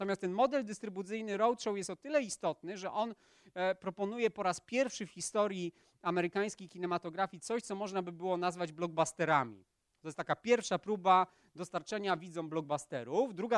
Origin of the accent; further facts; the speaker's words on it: Łódź, Łódź Voivodeship, Poland; Ja jestem z Łodzi.